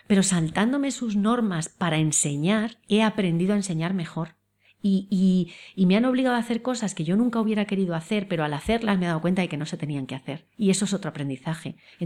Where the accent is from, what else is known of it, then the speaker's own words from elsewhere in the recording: Madrid, Community of Madrid, Spain; also born or lived in Villalba; Yo que soy de Madrid, mis padres son de Madrid, mis abuelos eran de Madrid.